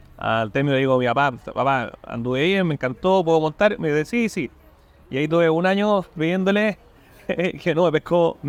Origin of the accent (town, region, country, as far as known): Osorno, Los Lagos, Chile; born or raised there; also born or lived in Curicó / Río Bueno / Valdivia / Puerto Montt